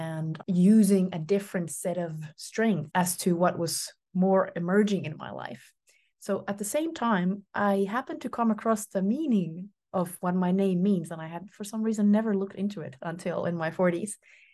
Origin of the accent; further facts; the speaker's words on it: Finland; Sisu, it's a Finnish word from my native country. I am from Finland, was born there